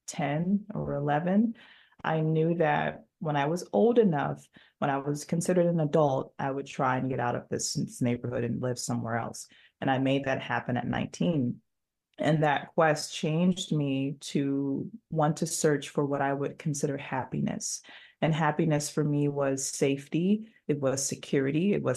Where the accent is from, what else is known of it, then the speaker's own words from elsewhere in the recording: Detroit, Michigan, United States; So I grew up in West Detroit, and I grew up in a neighborhood that was rough.